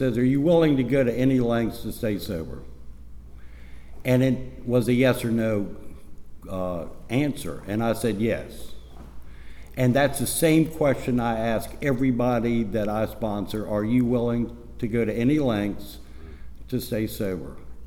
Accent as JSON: {"language": "English", "country": "United States", "said": "I thought I had an inherent right as a American male to drink every day at 5 o'clock"}